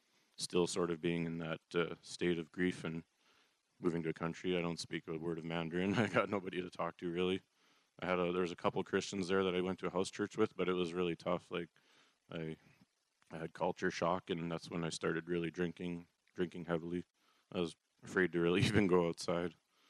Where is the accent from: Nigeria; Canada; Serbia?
Canada; Steinbach, Manitoba; I'm 29 years old. I was born in Steinbach, Manitoba, and I grew up there.